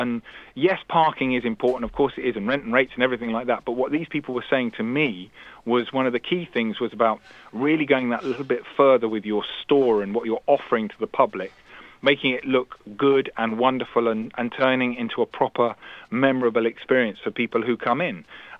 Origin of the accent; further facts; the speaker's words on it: London, United Kingdom; now in Devon, United Kingdom; I live down in the southwest. I'm from London, but I live down in the southwest now in Devon